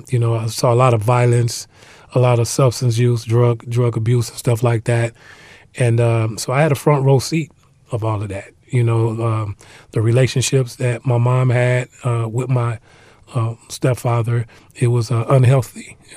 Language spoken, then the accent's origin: English; Waukegan, Illinois, United States; I grew up in the Illinois area, in the Wisconsin area. I grew up in Waukegan, Illinois. That is north of Chicago.